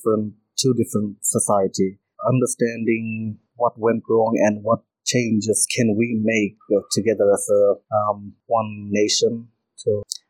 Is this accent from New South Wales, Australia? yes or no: no; Hopevale, Queensland, Australia; now in Cairns, Australia; I'm 26 years of age. I'm from Hopevale, but originally from Hopevale, being 1 year living in Cairns, looking for better opportunities.